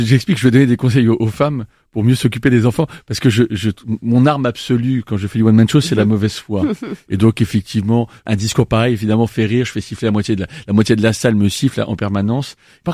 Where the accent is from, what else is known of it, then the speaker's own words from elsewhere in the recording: Reims, Grand Est, France; Non, en France. J'étais à Reims.